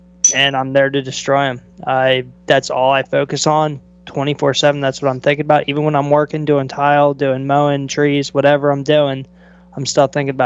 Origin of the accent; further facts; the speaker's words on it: Pennsylvania, United States; also born or lived in San Jose, United States; But I was actually born in California. I was born in San Jose, and then we moved when I think I was 4 years old. We moved to Pennsylvania. So I mean, since I was 4 years old, I've been in this area.